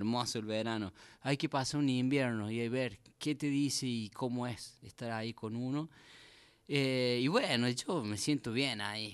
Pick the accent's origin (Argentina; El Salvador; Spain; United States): Argentina; Córdoba; now in Anisacate, Argentina; Es un valle serrano también, de Córdoba. Yo vengo del valle de Tras la Sierra. Viví allí hasta la mitad de mi juventud, hasta los 24, 25 años. Después me fui a Córdoba, y de Córdoba volví a la sierra, pero del lado del valle Parabachasca.